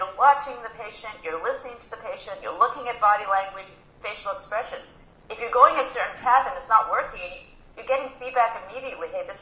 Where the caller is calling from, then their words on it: Passaic, New Jersey, United States; I'm calling in from Passaic.